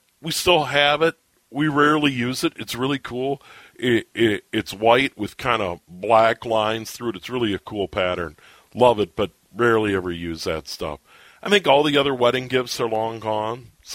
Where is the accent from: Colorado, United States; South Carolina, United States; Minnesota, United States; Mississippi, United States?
Minnesota, United States; also born or lived in St. Paul; You know, I was born in St. Paul, grew up in the suburbs. And my first radio job was in a small town in western Minnesota.